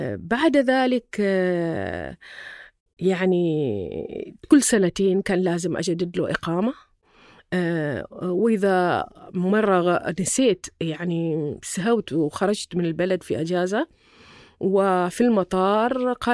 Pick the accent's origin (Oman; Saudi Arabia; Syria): Oman; لكن أنا عمانية.